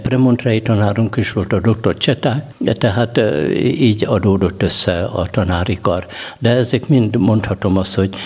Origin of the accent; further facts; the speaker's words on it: Polgár, Hajdú-Bihar, Hungary; born there; A Hortobágy szélén híres helyen születtem, nem csak azért, mert én is ott születtem, polgár